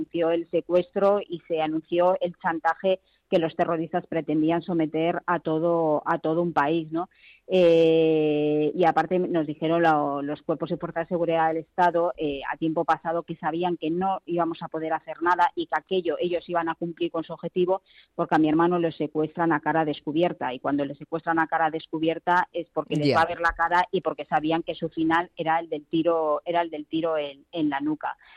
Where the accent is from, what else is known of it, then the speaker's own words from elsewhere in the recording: Basque Country, Spain; especialmente en mi tierra, en el País Vasco